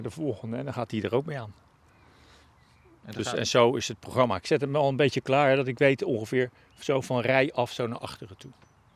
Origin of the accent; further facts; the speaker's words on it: Giethoorn, Overijssel, Netherlands; Ik kom uit Giethoorn.